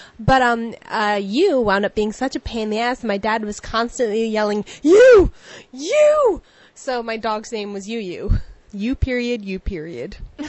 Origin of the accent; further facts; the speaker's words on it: New York, United States; It reminds me of breakfast, and not only that, it reminds me that I'm a New Yorker.